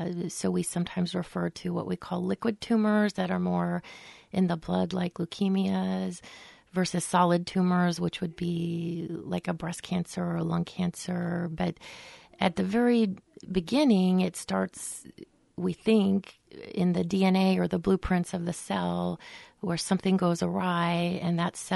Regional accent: Anchorage, Alaska, United States; I grew up in Anchorage, Alaska.

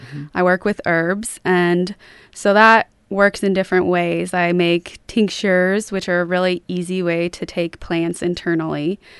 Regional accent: Astoria, United States; I was really sick growing up in Astoria.

